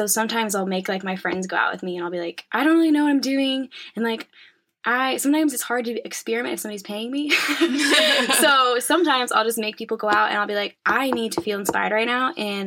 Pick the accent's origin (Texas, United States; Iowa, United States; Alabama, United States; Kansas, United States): Kansas, United States; I mean, I'm from Kansas. There's not a whole bunch of unique landscape. There's a lot of flat land, which is beautiful.